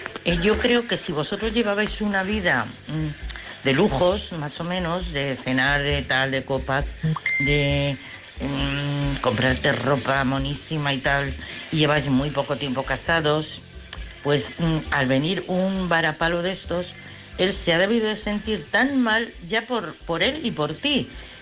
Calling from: Madrid, Community of Madrid, Spain; de Madrid.

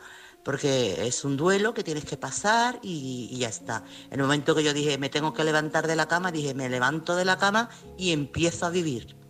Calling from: Chiclana, Andalusia, Spain; corresponsal de Chiclana.

